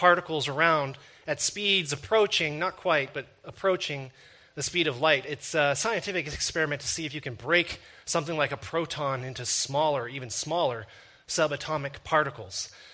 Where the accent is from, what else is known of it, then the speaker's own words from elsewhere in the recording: Canada; as Christians, particularly as Canadian, polite Canadian Christians, we are increasingly reluctant to take them there.